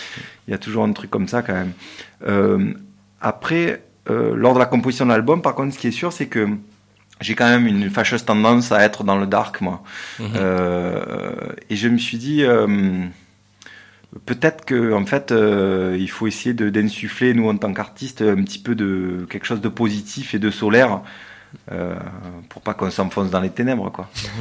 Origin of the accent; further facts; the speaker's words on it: Marseille, Provence-Alpes-Côte d'Azur, France; Parce que je suis de Marseille au départ, ouais. Même si mon cœur est ici, ma famille est de Marseille, enfin une partie de ma famille est de Marseille. Et du coup, le funk, j'ai commencé ça à Marseille en fait.